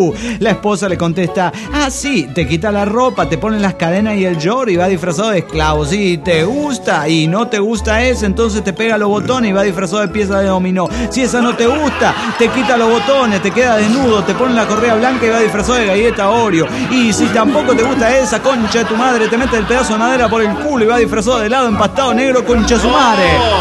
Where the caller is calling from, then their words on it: Toluca, State of Mexico, Mexico; de Toluca, México.